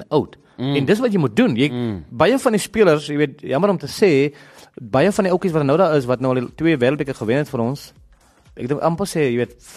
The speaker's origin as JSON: {"language": "Afrikaans", "region": "Western Cape", "country": "South Africa", "tie": "born or raised there", "said": "op die plaas waar ek groot geword het in die Koubokkeveld."}